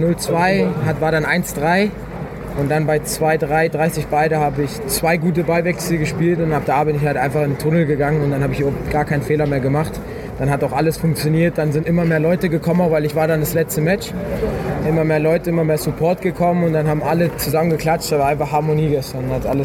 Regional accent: Germany; born or raised there

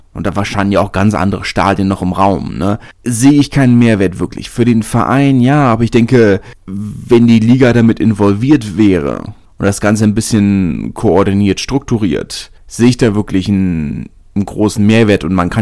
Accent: southern France, France; es gibt in Frankreich sehr viele Leute, die Spanisch können, gerade bei, in Anführungszeichen, bei uns im Süden.

